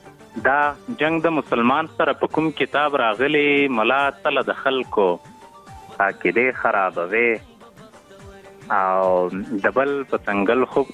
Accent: Paktia, Afghanistan; د همدې پکتیا یم. خصوصا زمونږ په پکتیا ولایت کې دغه مشکلات زیات دي.

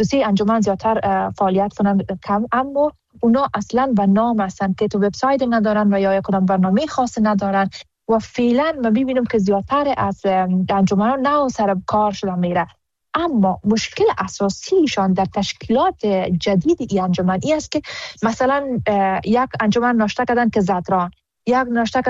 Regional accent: Afghanistan; ما حمایت همه افغانهای ما را ضرورت داریم و خودم یک قدر از خونمون به بدنم باشه به خاطر وطندارم وطنم دریغ نمیدن

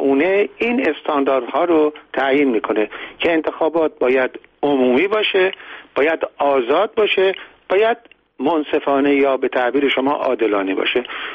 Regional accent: Iran; ولی تجربه من به عنوان یک ایرانی طی 30 سال گذشته من گفته که هیچ انتخاباتی در ایران بدون تقلب صورت نگرفته.

